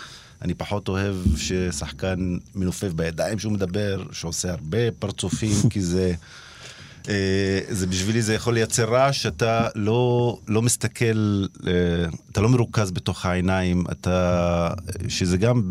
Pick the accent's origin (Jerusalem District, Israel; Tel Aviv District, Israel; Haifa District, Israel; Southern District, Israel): Haifa District, Israel; Umm al-Fahm; אני גדלתי באום אל-פחם, משפחה מרובת ילדים, אני הכי קטן, 10 אחים, גדלתי משפחה ענייה